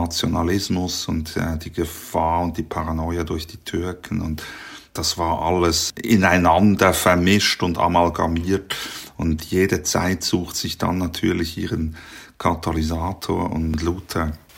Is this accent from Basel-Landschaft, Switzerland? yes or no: no; Bern, Switzerland; in meiner Kindheit im Berner Oberland, das sehr freikirchlich und auch täuferisch geprägt ist